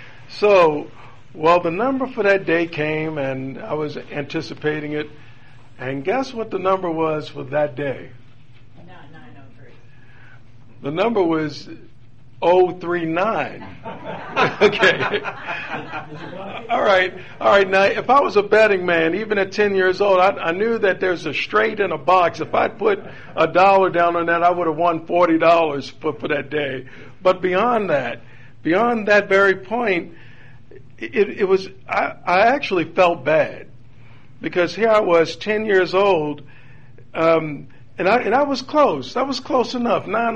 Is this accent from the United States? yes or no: yes; Baltimore, Maryland, United States; when I was 10 years old, growing up in Baltimore, I remember watching TV for daily lottery numbers.